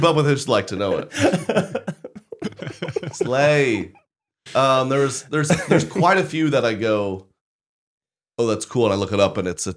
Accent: the South, United States; I don't know hockey. I'm from the South.

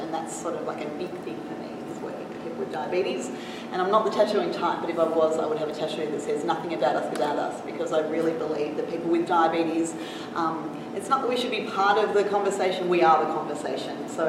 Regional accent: Melbourne, Victoria, Australia; from Melbourne, Australia.

